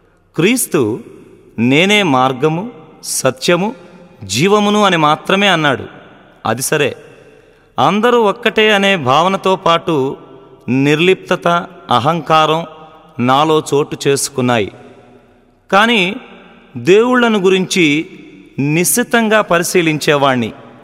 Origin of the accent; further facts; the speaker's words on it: Eluru, Andhra Pradesh, India; నేను హైందవ కుటుంబంలో పుట్టి పెరిగాను. ఊరు పశ్చిమ గోదావరి జిల్లా ఏలూరు.